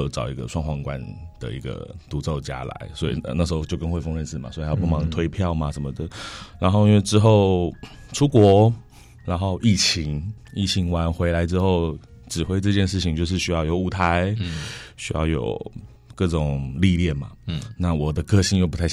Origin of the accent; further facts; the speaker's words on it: Taipei, Taiwan; 尤其是我是台北人